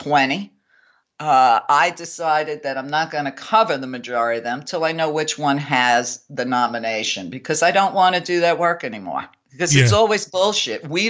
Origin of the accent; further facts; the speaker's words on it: New York, United States; I mean, listen, I grew up in New York at the same time he did. We're almost the same age.